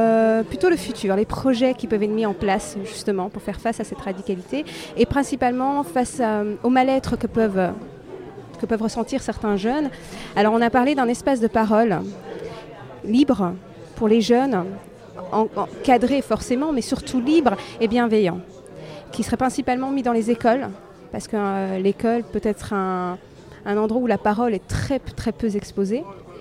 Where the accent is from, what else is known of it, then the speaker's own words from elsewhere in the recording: Anderlecht, Brussels, Belgium; moi je suis anderlectoise